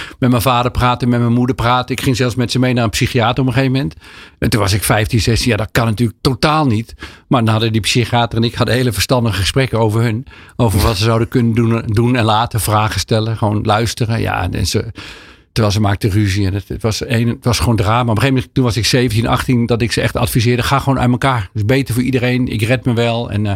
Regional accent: Apeldoorn, Gelderland, Netherlands; In Apeldoorn.

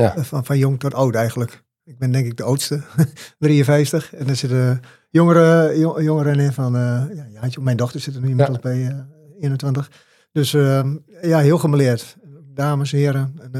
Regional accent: De Lutte, Overijssel, Netherlands; Ik kom uit de Lutte.

